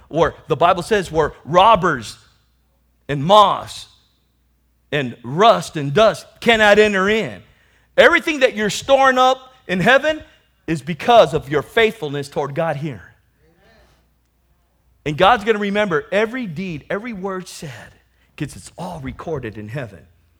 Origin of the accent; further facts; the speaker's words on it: National City, California, United States; I grew up in National City, grew up in the streets. You guys know my testimony, growing up, you know, with the gangbangers and all that.